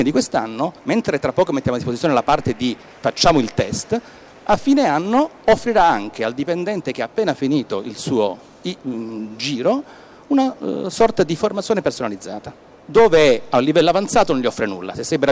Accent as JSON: {"language": "Italian", "region": "Southern Italy", "country": "Italy", "first_language": "Italian", "said": "io non sono madrelingua, vengo dalla Magna Grecia, sono madrelingua italiano e con l'inglese vado male."}